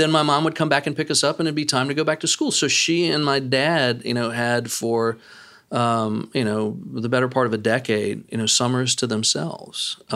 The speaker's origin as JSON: {"language": "English", "town": "New Orleans", "region": "Louisiana", "country": "United States", "tie": "born or raised there", "said": "where the sort of country club set that I grew up with in New Orleans, you know, spent time around the pool at the tennis club in the summers"}